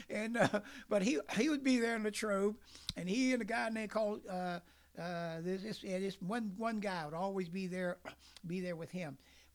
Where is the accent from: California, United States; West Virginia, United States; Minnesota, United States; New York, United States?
West Virginia, United States; Osage; I'm from Osage, and all these boys are from Morgantown High, you know. I'm kind of slangy